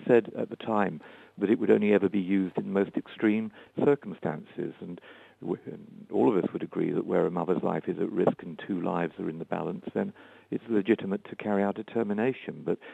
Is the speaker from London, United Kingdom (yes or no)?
yes; London, United Kingdom; born there; also born or lived in Liverpool; I was born in London, but I went to Liverpool as a student